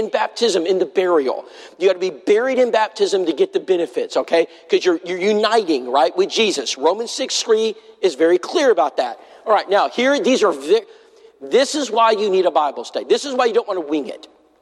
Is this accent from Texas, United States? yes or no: yes; Texas, United States; Well, I was raised in South Texas. In South Texas, they have a little saying out in the ranches.